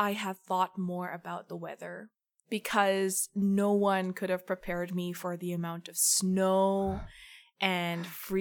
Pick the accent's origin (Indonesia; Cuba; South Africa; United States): Indonesia; Surabaya, East Java; moved away as an adult; now in Kingston, Canada; I moved to Canada from Indonesia in 2021. So I was born and raised in Surabaya, Indonesia, and moved here all the way to Canada in Kingston in 2021.